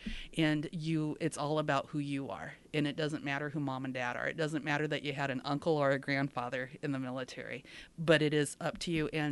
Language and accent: English; Denison, Iowa, United States; Particularly if you grow up in Western Iowa in an upper middle class family, you're insulated your entire life. I grew up in Denison. The folks in Crawford County knew my family.